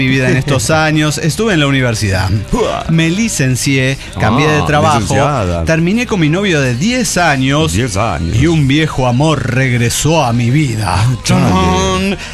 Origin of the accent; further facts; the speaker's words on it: Lima, Peru; de Lima, Perú